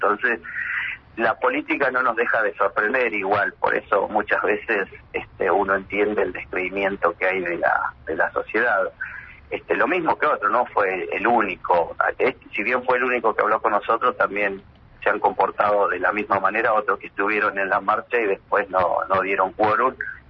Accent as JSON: {"language": "Spanish", "region": "Río Negro", "country": "Argentina", "said": "Yo vengo desde la provincia de Río Negro"}